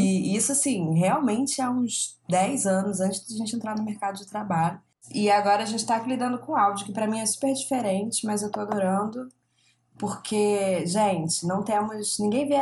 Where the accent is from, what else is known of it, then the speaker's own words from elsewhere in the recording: Rio de Janeiro, Brazil; Que os stories, tô muito carioca falando.